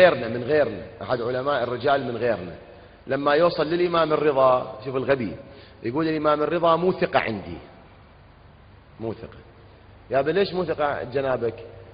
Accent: Iraq; accent: Iraqi; بلهجتنا العراقية

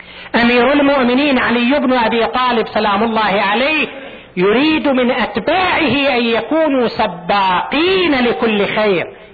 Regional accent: Eastern Province, Saudi Arabia; في جمعية عندنا في الدمام، جمعية تأهيل المعاقين، وفيها ناس أيضا من أبناء منطقتنا

